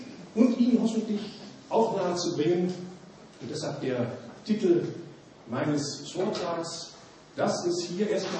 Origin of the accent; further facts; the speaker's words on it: Rhineland, Germany; accent: Rhenish; now in Regensburg, Germany; ich bin ja ursprünglich Rheinländer, Sie sprechen das nicht bayerisch